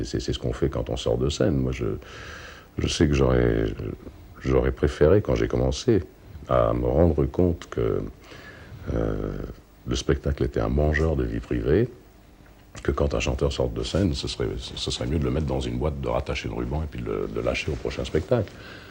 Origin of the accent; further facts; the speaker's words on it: United States; je suis américain à 100%, j'ai toujours chanté en anglais